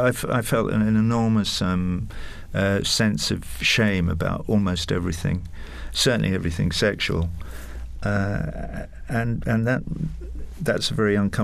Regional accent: England, United Kingdom; I grew up in England in the 1950s

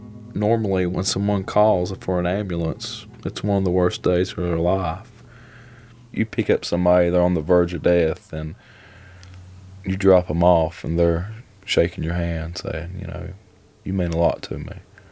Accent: West Virginia, United States; I really didn't want to get into coal mining.

